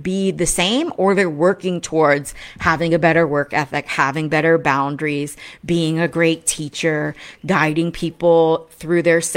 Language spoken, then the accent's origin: English; East Coast, United States; And I grew up on the East Coast, so I do. You know, I have working class conditioning in my veins.